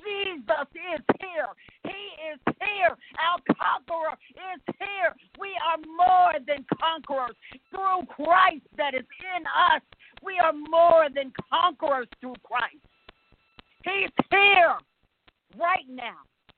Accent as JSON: {"language": "English", "country": "United States", "tie": "born or raised there", "said": "being a woman of color, being an African-American myself, I grew up black in America just like the rest of us."}